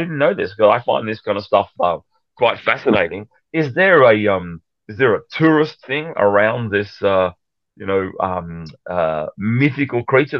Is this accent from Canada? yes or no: no; Australia; That is exactly 17,007 kilometres from where I grew up here in Australia.